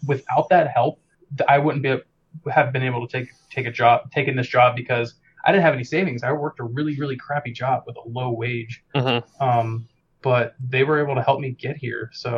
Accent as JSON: {"language": "English", "town": "Pittsburgh", "region": "Pennsylvania", "country": "United States", "moved": "as an adult", "said": "My wife and I moved across the country. I'm originally from Pittsburgh. We drove across the country, got in Irvine on a Friday"}